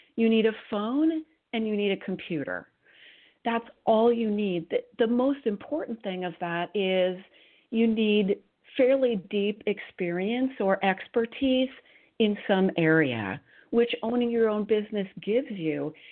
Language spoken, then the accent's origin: English; California, United States; I am a Silicon kid. I grew up in Silicon Valley. My dad was an early Silicon semiconductor guy, so I grew up surrounded by technology and startups.